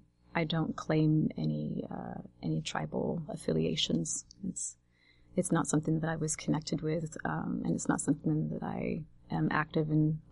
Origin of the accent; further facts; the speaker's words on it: Los Angeles, California, United States; now in Ames, United States; In Southern California.